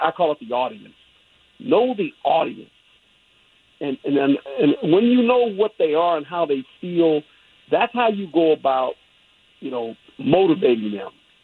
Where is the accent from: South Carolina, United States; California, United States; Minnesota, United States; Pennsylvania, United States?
California, United States; Fort Ord; also born or lived in Germany; I was born in Fort Monmouth. We left there when I was about two or three and then went to Germany. And my sister was born there, and then we moved back to California, to Fort Ord, California, which is on the Monterey Peninsula.